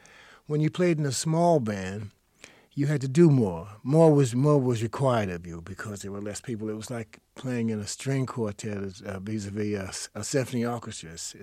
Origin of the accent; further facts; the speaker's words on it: Brooklyn, New York, United States; No, I grew up in Brooklyn, New York, so it's right next door, of course, to Manhattan.